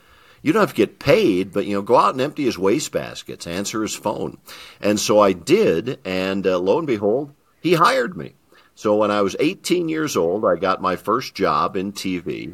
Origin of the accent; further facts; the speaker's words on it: Madison, Wisconsin, United States; I was about 6 years old, growing up in Madison, Wisconsin, and we had a severe thunderstorm move into the city.